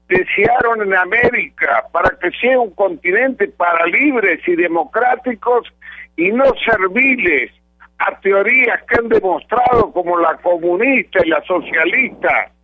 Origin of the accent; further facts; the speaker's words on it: Argentina; Lo afirmo como ciudadano argentino